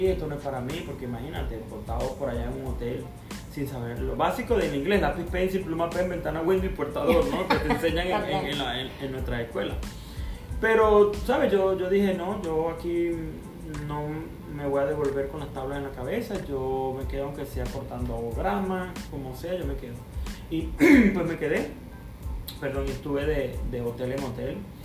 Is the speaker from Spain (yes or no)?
no; Guanare, Portuguesa, Venezuela; also born or lived in Cabimas / Acarigua; Yo nací en Cabima y desde pequeñito me llevaron a Guanare porque mi papá tenía farmacia y vivía en Guanare. De Guanare estudié toda mi primaria, de ahí nos mudamos a Carigua.